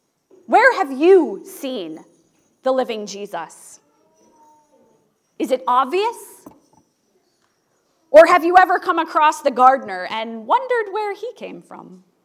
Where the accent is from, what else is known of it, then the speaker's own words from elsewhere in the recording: Ohio, United States; like the former pastor of the little rural church I grew up in Ohio.